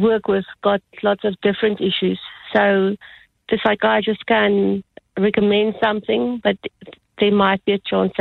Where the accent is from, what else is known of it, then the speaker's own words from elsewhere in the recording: Durbanville, Western Cape, South Africa; So I grew up in Durbanville. I was in Stellenberg High, quite a big high school.